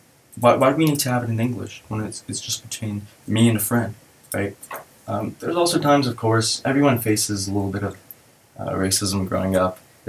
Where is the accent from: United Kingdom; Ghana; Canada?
Canada; born there; also born or lived in India; I was born in Canada, but my family moved to India during that period of my life, which allowed me to really connect to my roots at a really, really young age.